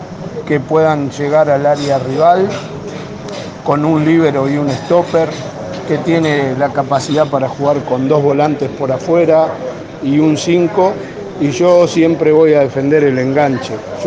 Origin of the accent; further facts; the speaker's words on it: Argentina; esperemos como argentino que podamos entrar al Mundial